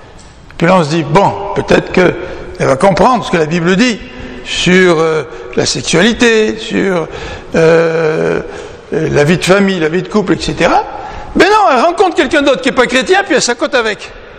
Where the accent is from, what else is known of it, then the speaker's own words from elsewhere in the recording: France; Comme quand moi, je suis venu de la France, puis j'avais certaines habitudes, tu sais, des bonnes habitudes, des habitudes françaises, tu sais. Mais quand tu arrives ici, c'est pas pareil